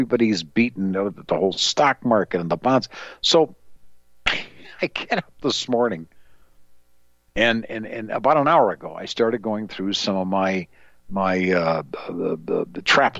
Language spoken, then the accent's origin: English; Northbrook, Illinois, United States; my good friend that I grew up with back in Northbrook, Illinois